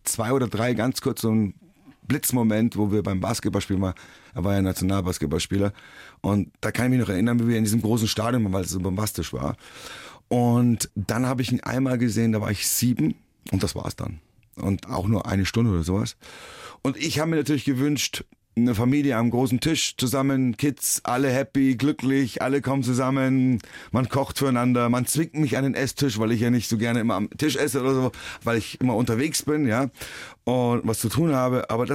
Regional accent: Bavaria, Germany; Naja, ich bin auch in Bayern aufgewachsen, in Chiemgau aufgewachsen.

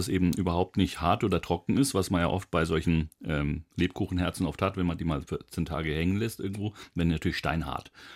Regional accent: Bayreuth, Bavaria, Germany; Bei uns in Oberfranken tatsächlich sagt man, zumindest aus Bayreuth, wo ich groß geworden bin, das sind die Erdäpfel.

